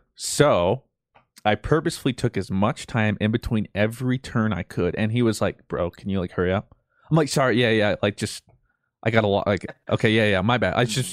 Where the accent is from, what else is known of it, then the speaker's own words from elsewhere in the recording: Colorado, United States; No. I'm this nobody from Colorado.